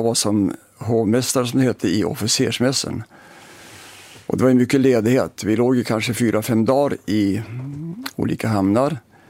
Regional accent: Ånge, Västernorrland County, Sweden; Jag var uppvuxen i Ånge, en köping mellan Sundsvall och Östersund.

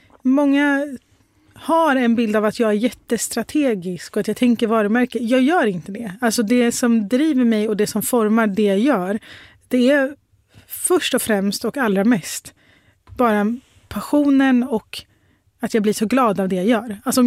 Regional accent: Sweden; born there; Jag är liksom född i Sverige, men jag har utländsk bakgrund. Man ser på mig att jag är muslim.

